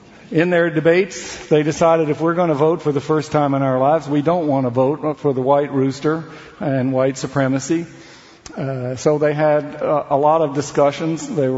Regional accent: Atlanta, Georgia, United States; I was born in Atlanta, where Martin Luther King was born. I lived there, I grew up there, but I never even saw him in the flesh.

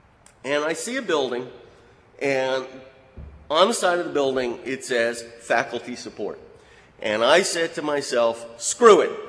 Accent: New York, United States; Now, I grew up in New York, and you don't stand on streetlights and street corners down by the docks at 4 a.m.

